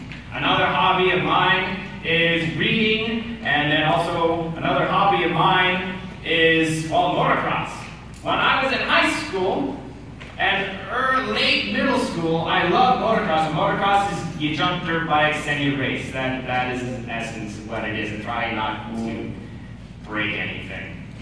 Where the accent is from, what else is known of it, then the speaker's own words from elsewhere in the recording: Wisconsin, United States; See, I come from Wisconsin. And I live in the area, the western side, I call it the pretty side, okay? The western side of Wisconsin, where there's rolling hills and everything